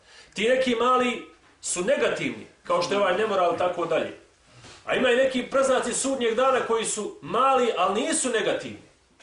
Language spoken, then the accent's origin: Bosnian; Bosnia & Herzegovina; kod nas u Bosni, nažalost, u Sandžaku, nažalost, znači svugdje tamo gdje žive